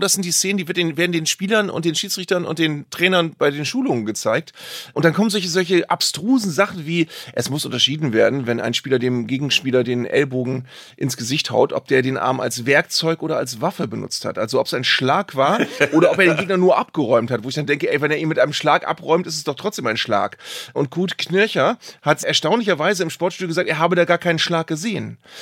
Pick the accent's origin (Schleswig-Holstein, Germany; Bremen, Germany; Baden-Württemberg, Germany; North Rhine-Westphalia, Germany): Bremen, Germany; das sage ich jetzt auch als Bremer